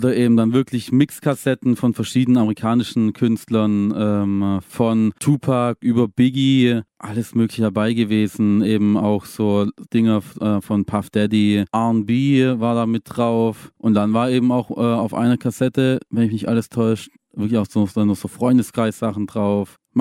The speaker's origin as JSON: {"language": "German", "town": "Rottenburg", "country": "Germany", "said": "Ich komme aus Rottenburg, im Ortsteil von Rottenburg."}